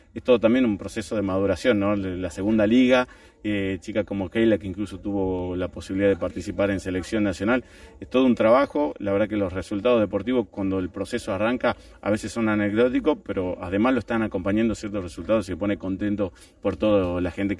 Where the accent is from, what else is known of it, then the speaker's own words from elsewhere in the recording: Tucumán, Argentina; porque yo soy de Tucumán